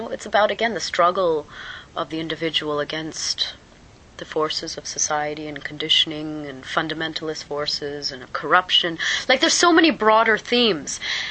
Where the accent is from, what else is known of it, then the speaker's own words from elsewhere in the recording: Canada; because my father's Indian, my mother's Polish, and I was born and brought up in Canada, so I had this very mixed heritage.